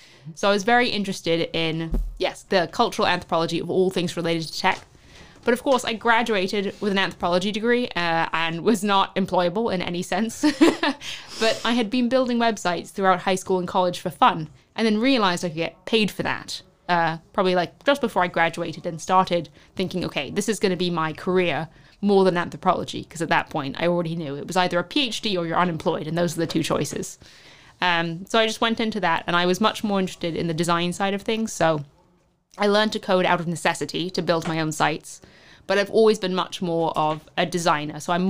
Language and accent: English; London, United Kingdom; I mean, I'm from London, so I don't have high expectations.